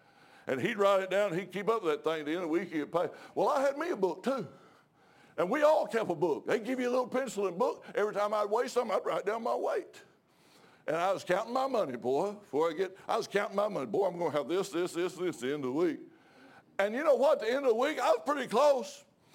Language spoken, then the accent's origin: English; Tennessee, United States; we was raised in Tennessee, me and my wife both, picking and chopping cotton for a living.